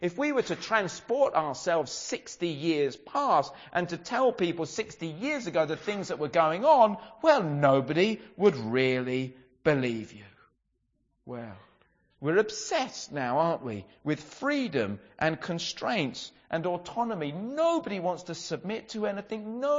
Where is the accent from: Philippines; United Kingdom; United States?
United Kingdom; England; we spent as English people £36 million on Halloween costumes for our pets.